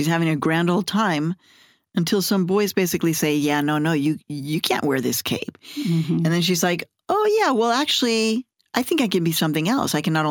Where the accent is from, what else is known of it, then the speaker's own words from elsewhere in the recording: United States; I mean, this is like my dream book as a little Mexican girl growing up in the United States, but I never had this dream.